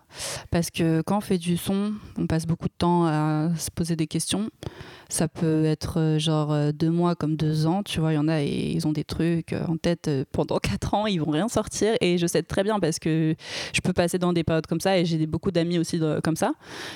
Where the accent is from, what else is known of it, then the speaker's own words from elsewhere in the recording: Lyon, Auvergne-Rhône-Alpes, France; moved away as an adult; now in Paris, France; j'ai 28 ans, je viens de Lyon. J'ai grandi à Lyon jusqu'à 18 ans à peu près. Après, je suis venue à Paris pour faire du son